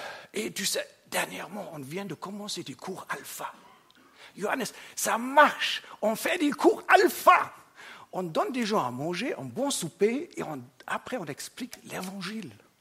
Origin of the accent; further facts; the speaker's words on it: Germany; first language German; French is a second language; Moi, je viens de l'Allemagne, hein, donc j'ai appris quelque chose avec vous.